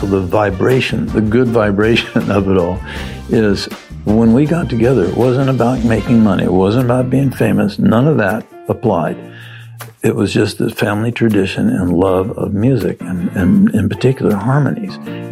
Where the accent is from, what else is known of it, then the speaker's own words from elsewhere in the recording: California, United States; where we grew up in Southern California, just a few miles from the beach.